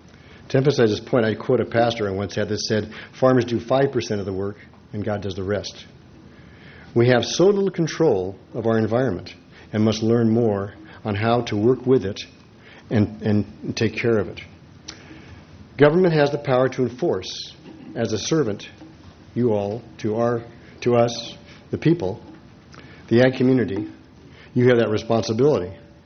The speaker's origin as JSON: {"language": "English", "town": "Salinas", "region": "California", "country": "United States", "said": "I'm from Salinas, California, part of a fifth-generation farming family located in the lower reaches of the Salinas Valley."}